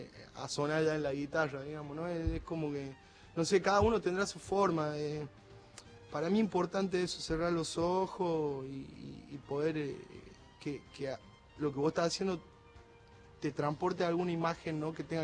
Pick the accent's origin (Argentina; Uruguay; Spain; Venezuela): Argentina; Jujuy; Como somos los jujeños, maestro